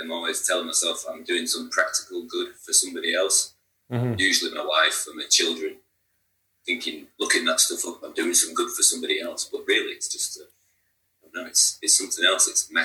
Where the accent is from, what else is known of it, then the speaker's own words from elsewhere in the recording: Yorkshire and the Humber, United Kingdom; I'm from North Yorkshire.